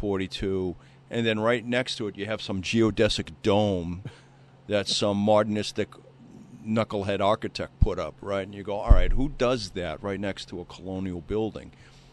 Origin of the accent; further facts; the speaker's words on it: Cambridge, Massachusetts, United States; And you know, so I grew up in Cambridge, right, as well you know, and Boston is a beautiful, beautiful town.